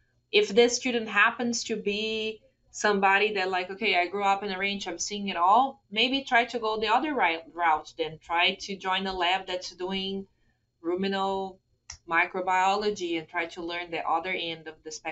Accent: São Paulo, Brazil; English is a second language; We lived in a small town in the countryside of Sao Paulo State. So when I say I'm from Sao Paulo, sometimes people imagine like the huge metropolitan area, and that's not at all what I grew up with.

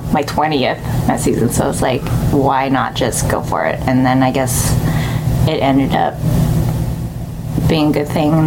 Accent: Pasadena, California, United States; I'm from Pasadena, California.

